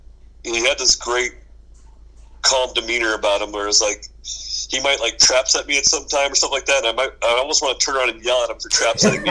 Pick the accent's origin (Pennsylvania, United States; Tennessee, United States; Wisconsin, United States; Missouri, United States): Wisconsin, United States; Racine; I always had the thought that maybe instead of saying Racine, Wisconsin, that I should say I'm from North Beach, Wisconsin, and make myself sound more California, you know.